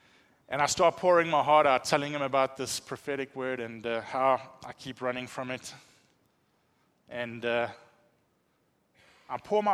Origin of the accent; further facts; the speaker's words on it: South Africa; He's like, oh, you're South African. I said, yes.